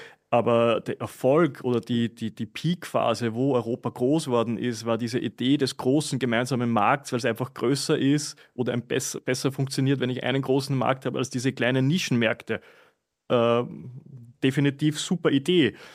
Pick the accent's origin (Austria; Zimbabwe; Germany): Austria; Freistadt, Upper Austria; Na doch, es ist Freistadt, das ist sogar eine kleinere Stadt, die Mühlviertel.